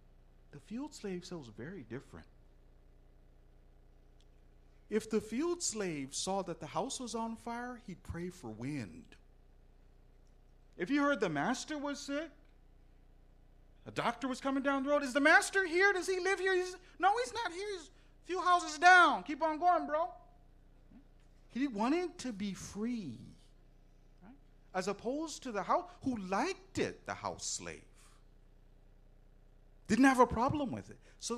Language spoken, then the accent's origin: English; Canada; born there; Just because I was born here in Canada, does that mean I'm a biscuit?